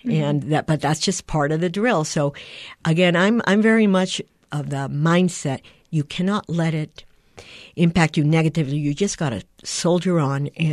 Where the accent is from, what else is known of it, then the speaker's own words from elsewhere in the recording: Puerto Rico; I grew up in Puerto Rico